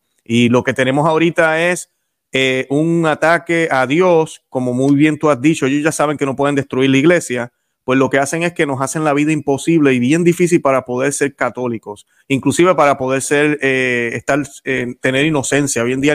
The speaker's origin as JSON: {"language": "Spanish", "country": "Puerto Rico", "lives_now": "Florida, United States", "said": "yo que soy puertorriqueño, acá vivo en Florida."}